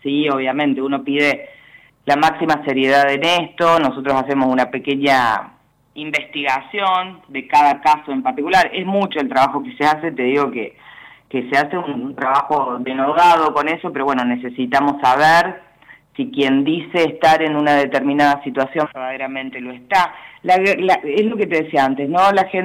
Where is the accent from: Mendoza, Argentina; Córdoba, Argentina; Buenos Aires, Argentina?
Córdoba, Argentina; Brinkmann; Los que somos hijos de Brinkmann, hemos vivido acá, estudiado acá